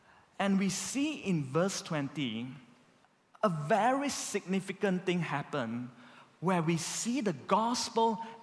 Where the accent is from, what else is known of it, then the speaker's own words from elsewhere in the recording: Malaysia; I'm ethnically Chinese, but I'm not culturally Chinese, right? I'm culturally Malaysian.